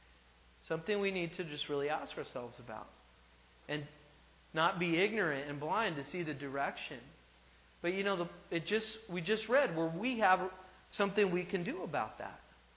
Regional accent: California, United States; And I'm from California, and I thought, you know, be a lot more conservative out here.

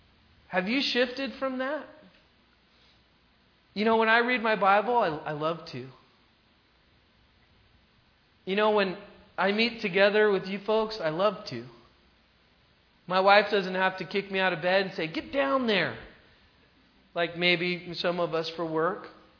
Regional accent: California, United States; See, I'm from California, and people out there, most of them don't go to church

